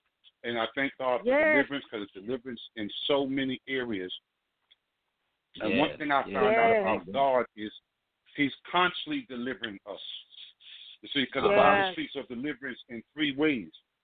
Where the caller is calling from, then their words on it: Brooklyn, New York, United States; I'm a first-time caller. I'm calling from Brooklyn, New York.